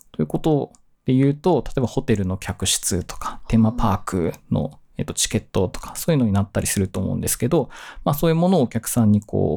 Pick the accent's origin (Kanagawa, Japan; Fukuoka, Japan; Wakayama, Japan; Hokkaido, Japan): Hokkaido, Japan; Hakodate; 私は出身地がですね、北海道の函館市というところです。